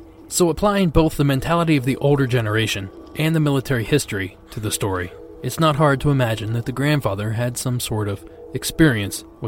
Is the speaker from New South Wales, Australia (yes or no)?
no; Melbourne, Victoria, Australia; I'm from Melbourne, Australia